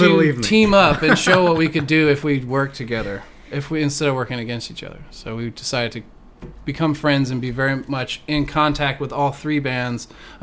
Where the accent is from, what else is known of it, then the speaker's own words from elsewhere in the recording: Maryland, United States; also born or lived in Green Bay, Wisconsin / Kansas City; In Baltimore, outside of Baltimore.